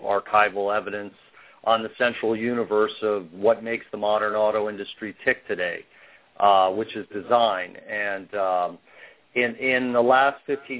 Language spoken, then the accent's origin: English; West Palm Beach, Florida, United States; also born or lived in Detroit; I was born in Detroit and in 1959, and my parents actually moved to Florida when I was two. And you know, my grandfather at that time had just moved down to Palm Beach, Florida, and so basically grew up in Palm Beach, West Palm Beach area